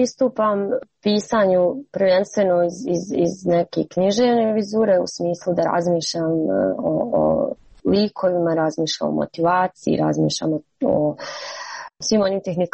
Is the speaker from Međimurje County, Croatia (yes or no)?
no; Zagreb, City of Zagreb, Croatia; born there; vidjeli su Zagreb, da sam rođena u Zagrebu.